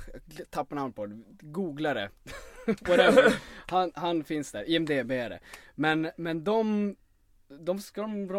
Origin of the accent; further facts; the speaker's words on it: Norrbotten County, Sweden; Alltså jag kommer ju ändå från Norrbotten.